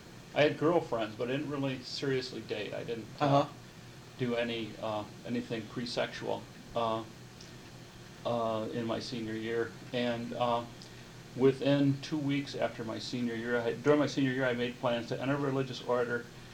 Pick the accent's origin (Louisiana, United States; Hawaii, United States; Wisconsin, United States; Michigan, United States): Michigan, United States; Grand Rapids; born there; I was born in 1942 in August in Grand Rapids, Michigan.